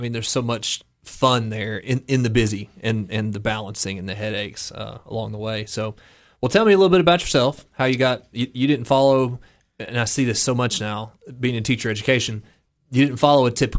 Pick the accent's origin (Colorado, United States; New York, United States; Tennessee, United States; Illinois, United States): Tennessee, United States; Coalfield; So I'm originally from Coalfield, and I know you know Coalfield baseball.